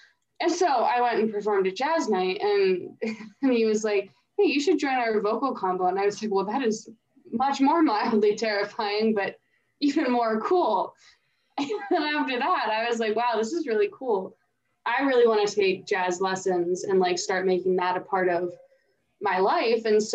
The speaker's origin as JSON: {"language": "English", "town": "Pittsburgh", "region": "Pennsylvania", "country": "United States", "said": "I'm from Pittsburgh, so it was just far away enough from my hometown that my parents wouldn't, you know, come visit every weekend"}